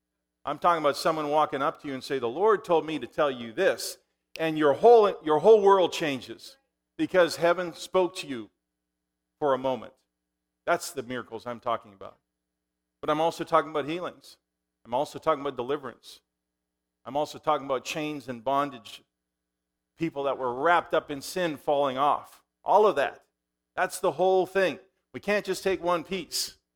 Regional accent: Saskatchewan, Canada; I grew up in Saskatchewan, Canada.

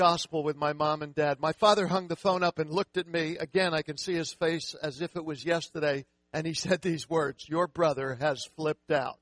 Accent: Philadelphia, Pennsylvania, United States; But I grew up in Philadelphia in a Jewish home. Grew up learning about my faith.

